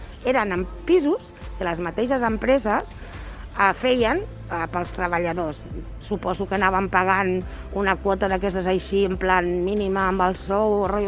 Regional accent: Tarragona, Catalonia, Spain; born there; Jo sóc nascuda a Tarragona. Vale, jo vaig néixer aquí a Tarragona. Els meus pares van arribar a Tarragona als anys 60, 64, més o menys, van arribar amb uns pares que venien d'Extremadura.

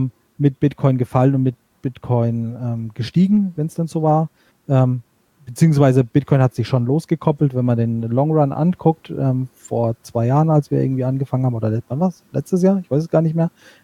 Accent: Bavaria, Germany; Ich komme aus der Nähe von Würzburg.

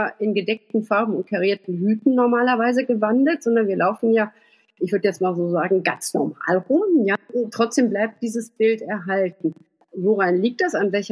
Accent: Germany; Also sind wir als Deutsche da irgendwie so ein bisschen Weltmeisterinnen darin, uns selber runterzuziehen mit solcher Art von Wortfindungen?

